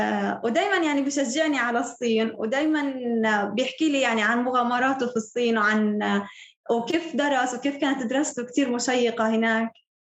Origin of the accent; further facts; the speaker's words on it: Gaza, Gaza Strip, Palestine; غزة هي مكاني، هي أنا وين ولدت، هي وين أنا حسيت بالانتماء صراحة.